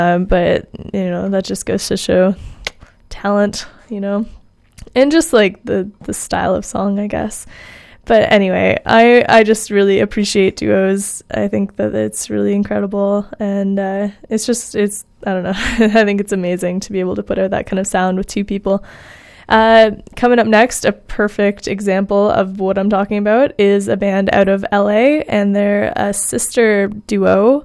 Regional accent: Ontario, Canada; I'm from Ontario, Southern Ontario

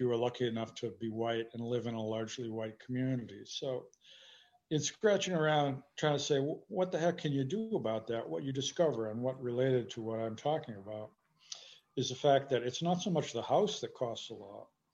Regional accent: United States; I'm from the United States, as you mentioned.

